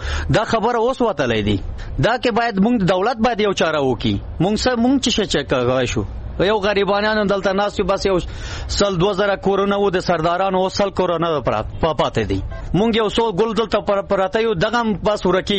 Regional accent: Gardez, Paktia, Afghanistan; زه د پکتیا یم د ګردیز یم زړه بازار یم د افوش دغلته یم

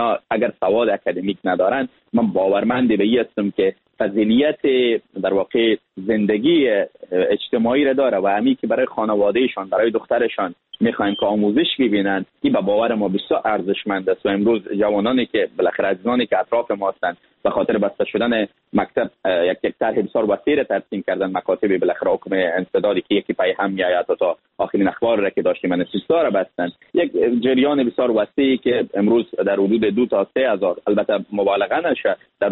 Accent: Afghanistan

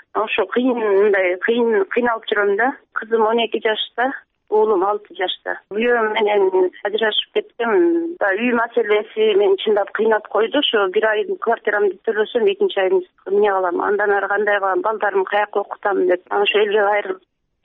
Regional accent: Chuy Region, Kyrgyzstan; now in Bishkek, Kyrgyzstan; Мен өзүм Чүйдөн болом, бирок эми Бишкекте биякта жер үйдө квартирада турам.

